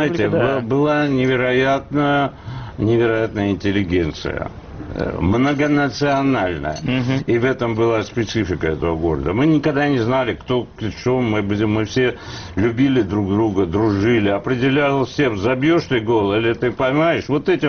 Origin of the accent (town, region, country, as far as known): Armenia; Russian is a second language